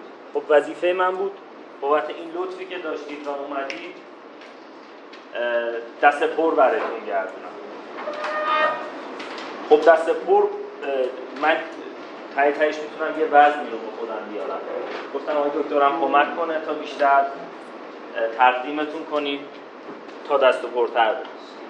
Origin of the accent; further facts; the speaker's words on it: Zanjan, Zanjan Province, Iran; moved away as an adult; now in Tehran, Iran; من بچه زنجانم. سال 82 من از زنجان اومدم تهران و هیچی نداشتم